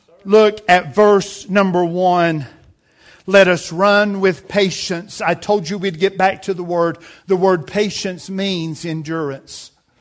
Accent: United States; Obviously, as an American, if we ever get somebody closing in on a triple crown

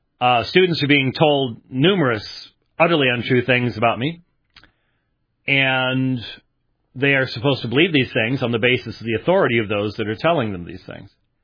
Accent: Scotland, United Kingdom; So being the Scotsman that I am, I'm expecting disaster.

